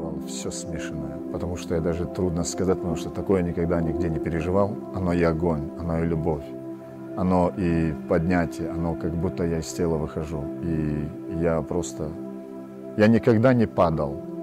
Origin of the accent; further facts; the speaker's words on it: Nalchik, Kabardino-Balkaria, Russia; я из Нальчика, из Кабардино-Балкарии.